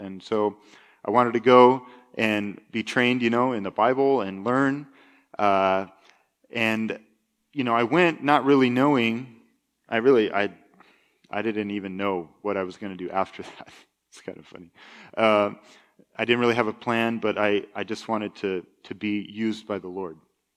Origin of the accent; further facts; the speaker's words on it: Vermont, United States; moved away as an adult; So I'm from Vermont, like I said, and just a couple weeks after I turned 18, I left Vermont and I traveled to Austria.